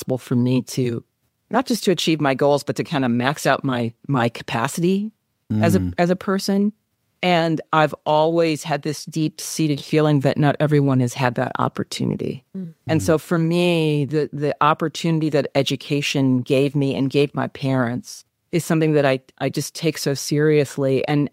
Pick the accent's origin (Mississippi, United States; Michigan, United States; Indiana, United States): Michigan, United States; Detroit; And then I had another foot in the city of Detroit growing up around Black doctors and Black lawyers and school administrators and nurses.